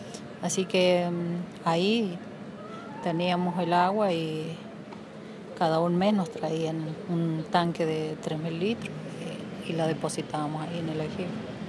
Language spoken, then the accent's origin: Spanish; Laguna del Rosario, Mendoza, Argentina; yo nací allá en Laguna del Rosario, me crié ahí también.